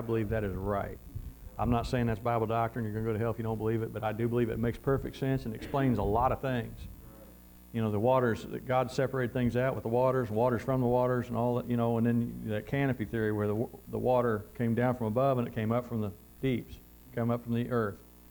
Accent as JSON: {"language": "English", "region": "Missouri", "country": "United States", "said": "And I'm from Missouri. I know what that stuff's about. We know where the hillbillies made their own wine, you know."}